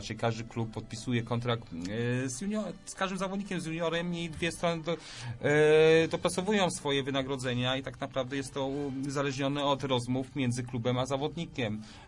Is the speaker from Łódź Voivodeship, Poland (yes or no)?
no; Greater Poland Voivodeship, Poland; Jako Wielkopolanin był Ostrów, było Leszno i było Gniezno.